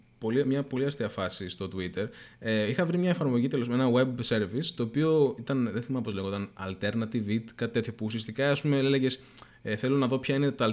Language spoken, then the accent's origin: Greek; Greece; Ναι, επειδή είμαι Έλληνας και επειδή.